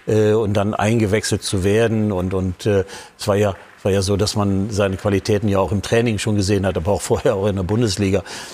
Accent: Düsseldorf, North Rhine-Westphalia, Germany; Ich bin Düsseldorfer und habe meine Karriere bei der Fortuna als Jugendspieler begonnen

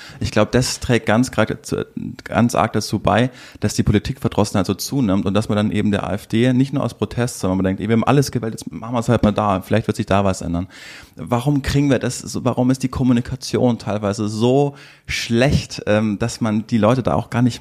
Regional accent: Munich, Bavaria, Germany; ich bin aus München

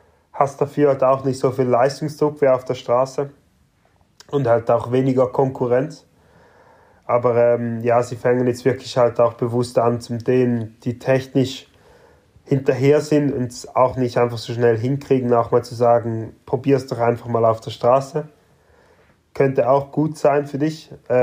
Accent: Switzerland; Keine Ahnung, bei uns in der Schweiz ist das nicht so bekannt.

